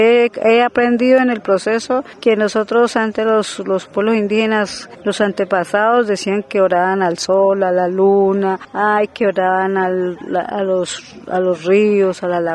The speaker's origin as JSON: {"language": "Spanish", "town": "Corinto", "region": "Cauca", "country": "Colombia", "said": "Vengo de Corinto y vengo trabajando como guardia"}